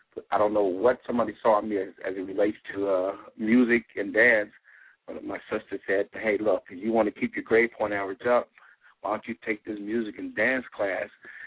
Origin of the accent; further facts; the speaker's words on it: St. Louis, Missouri, United States; because the neighborhood I grew up in St. Louis was the poor neighborhood